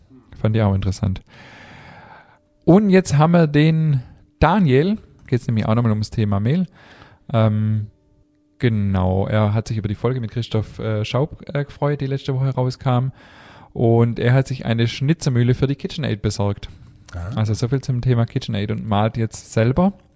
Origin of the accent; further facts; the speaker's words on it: Baden-Württemberg, Germany; Ich komme ja eher aus dem Schwabenland, da sagt man Kneisle.